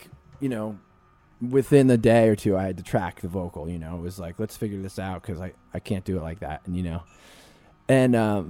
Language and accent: English; New Jersey, United States; I'm a dude from Jersey